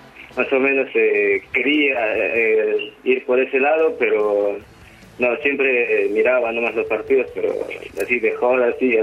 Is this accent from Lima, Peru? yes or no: no; Cusco, Peru; Del Cusco.